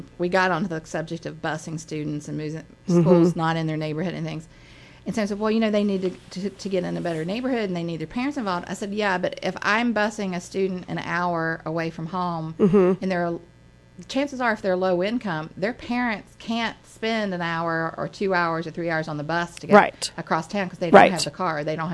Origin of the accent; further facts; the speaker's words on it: West Virginia, United States; I grew up in West Virginia, and everyone thinks, well, you know, bad schools, you know, poor.